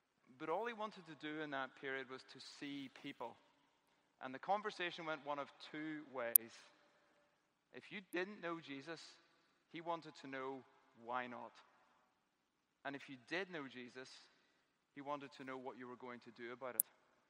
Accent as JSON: {"language": "English", "town": "Portstewart", "region": "Northern Ireland", "country": "United Kingdom", "said": "I'm from Port Stewart."}